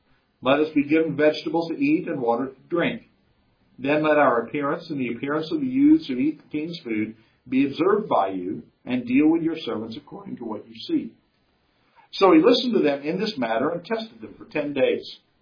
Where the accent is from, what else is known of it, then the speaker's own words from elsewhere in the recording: New Mexico, United States; When I was a boy growing up in New Mexico, and you have to sort of behind this is New Mexico is not part of the Bible Belt.